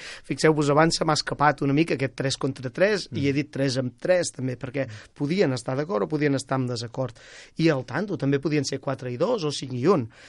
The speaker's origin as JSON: {"language": "Catalan", "town": "Girona", "region": "Catalonia", "country": "Spain", "accent": "Girona", "said": "jo sóc gironí, ja se'm deu notar amb l'accent."}